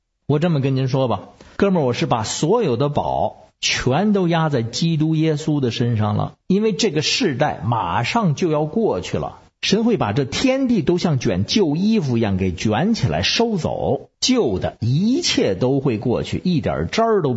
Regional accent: Beijing, China; 我是北京的…

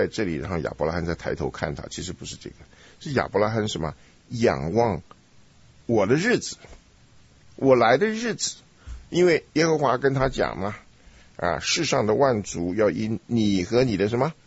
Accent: Taiwan; 像我们小时候在台湾

